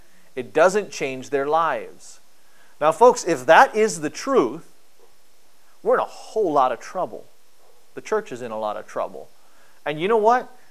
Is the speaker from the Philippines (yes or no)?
yes; Philippines; I'm Filipino, Filipinos eat bitter melon